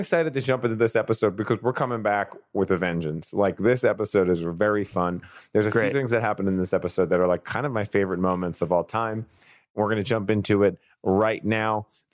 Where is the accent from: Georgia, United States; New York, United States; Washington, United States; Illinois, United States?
New York, United States; New York City; I grew up in Staten Island, I know all these Italian things